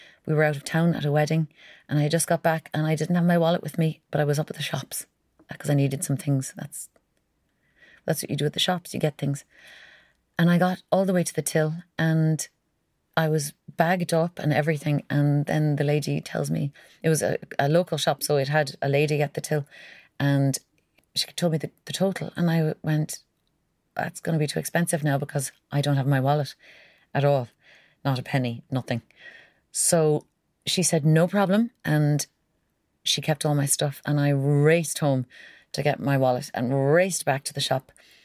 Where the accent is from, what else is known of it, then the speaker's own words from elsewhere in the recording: Kinsale, County Cork, Ireland; I'm from Kinsale, that's why I say that. Oh, and yes, I will do a podcast at some stage about my ludicrous accent.